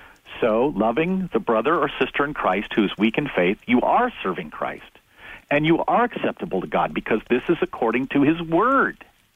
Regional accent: Glen Rock, Wyoming, United States; I grew up in Glen Rock, Wyoming, and we built a brand new church because we were growing so quickly in Glen Rock.

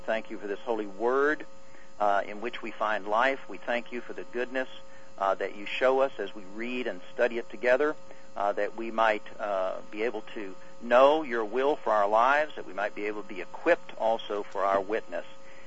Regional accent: Arkansas, United States; Yes, born and raised in Arkansas.

